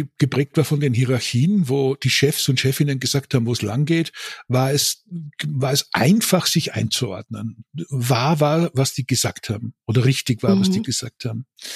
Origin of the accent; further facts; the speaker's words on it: Austria; moved away as an adult; now in Stuttgart, Germany; sitze bei Stuttgart, sonst sind alle ganz böse, seit 30 Jahren schon bin ich hier, seit 35, aber kein Problem. Ich bin Österreicher und schaue immer mit Verwunderung auf die Entwicklung in dieses Land, aus dem ich komme